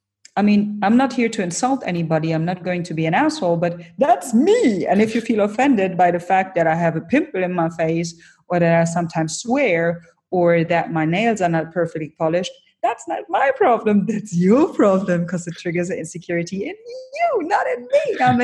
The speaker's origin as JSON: {"language": "English", "country": "Germany", "said": "I'm originally from Germany, and there's a tendency that we are raised in a way that you either do it perfectly or you don't do it at all."}